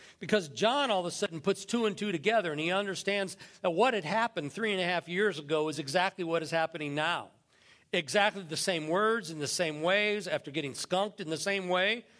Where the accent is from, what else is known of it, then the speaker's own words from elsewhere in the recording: Indiana, United States; I was born in Indiana and spent the first years of my life on a little dairy farm.